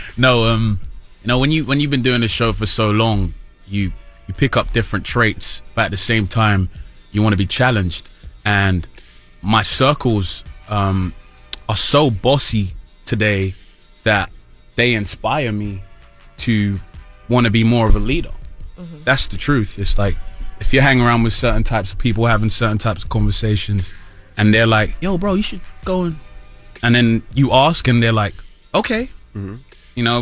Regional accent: United Kingdom; I'm British

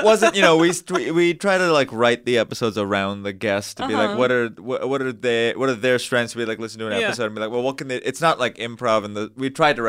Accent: Mumbai, Maharashtra, India; moved away as an adult; now in United States; I was born and raised in Bombay, in India, now called Mumbai, but it was Bombay for my whole childhood, so I still say that. I came out here for college to USC

